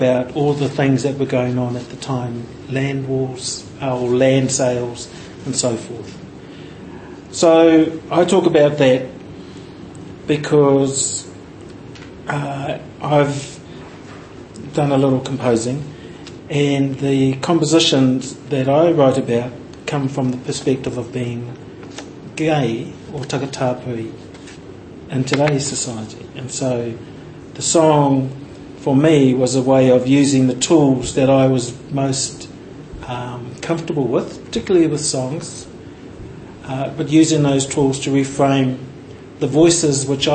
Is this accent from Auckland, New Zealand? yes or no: no; Murupara, Bay of Plenty, New Zealand; also born or lived in Rotorua / Te Whaiti; So I was brought up in the Bay of Plenty, born in Rotorua. Spent my early life in places like Te Whaiti and Murupara, which are really, really tiny places